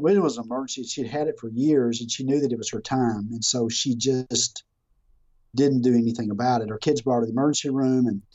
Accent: Texas, United States; Yeah, I'm from Texas, so I love pecans.

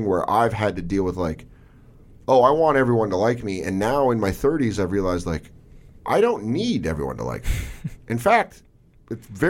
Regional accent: Denver, Colorado, United States; And then, like, I'm from Denver.

